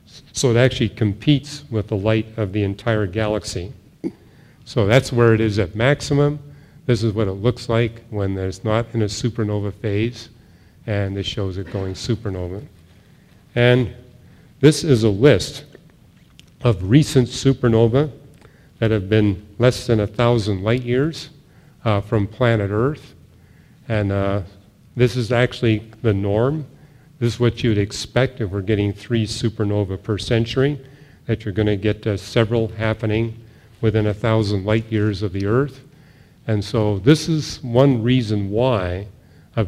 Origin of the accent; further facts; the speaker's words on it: Canada; I'm from Canada, and what I notice is on the weekends in the big cities, the populations empty out of the cities